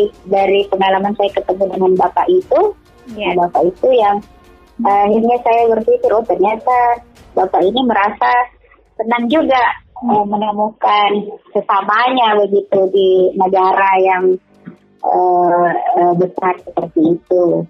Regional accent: Bone, South Sulawesi, Indonesia; Oh saya kebetulan orang Bugis pak, saya ya sebenarnya dari Bone saja.

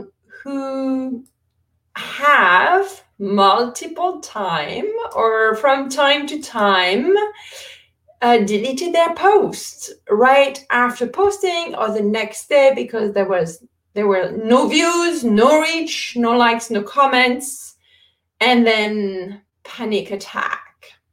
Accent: France; English is a second language; I don't know about you guys, but I come from France

